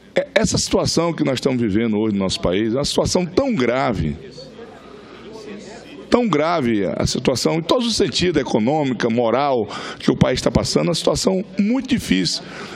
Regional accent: Acre, Brazil; Eu que sou do Acre, que fica entrando droga todos os dias no nosso país.

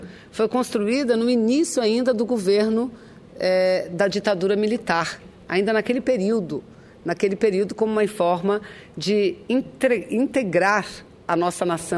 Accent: Amazonas, Brazil; Mas nós que somos do Amazonas e o estado de Roraima, nós não temos ligação terrestre com o nosso próprio país.

